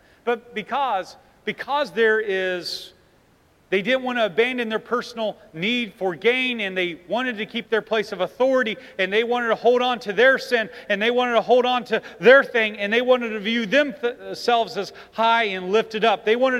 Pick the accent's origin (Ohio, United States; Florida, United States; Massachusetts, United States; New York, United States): Ohio, United States; I'm from Ohio, and we have what you call the Browns.